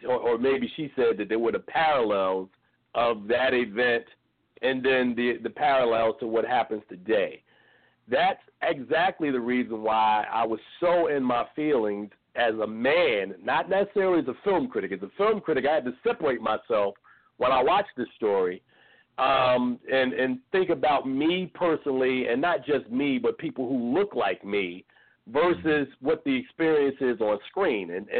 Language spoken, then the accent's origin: English; Newark, New Jersey, United States; And the story on why, you know, I was so bothered is because I'm from Newark, New Jersey.